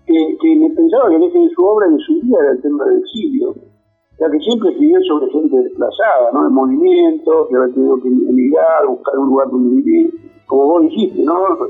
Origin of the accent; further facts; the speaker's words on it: Bahía Blanca, Buenos Aires Province, Argentina; born there; en la matanza del puerto de Ingeniero Guay de Bahía Blanca, donde yo nací